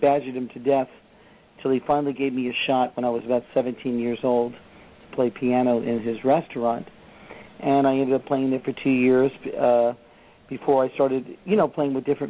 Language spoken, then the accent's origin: English; Massapequa, New York, United States; And I was raised out here in Massapequa, Long Island.